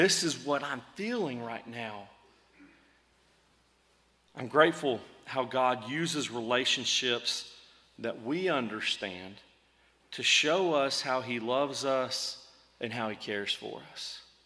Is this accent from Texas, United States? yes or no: yes; Texas, United States; And I think part of that is growing up in South Texas and seeing some pretty violent storms with tornadoes